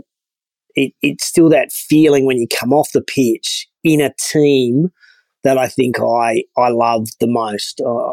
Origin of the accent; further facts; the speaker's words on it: Sydney, New South Wales, Australia; born there; also born or lived in Newcastle; I was born in Sydney and then moved to Newcastle for uni.